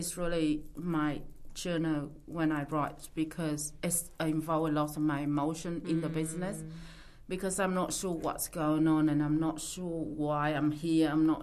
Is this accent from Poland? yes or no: no; Christchurch, Canterbury, New Zealand; And we're from Christchurch, and we just took that risk